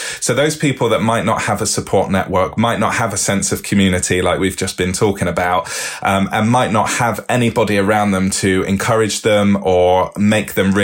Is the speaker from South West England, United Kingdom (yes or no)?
yes; Bristol, South West England, United Kingdom; So I grew up in Bristol, which is known for people just doing random things whenever they feel like it and just getting it done.